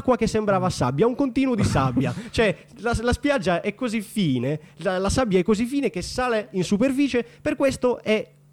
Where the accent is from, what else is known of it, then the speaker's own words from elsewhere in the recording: Nuoro, Sardinia, Italy; Vengo da Nuoro, una piccola città che fa anche provincia, è capoluogo di provincia e si trova nel centro nord della Sardegna.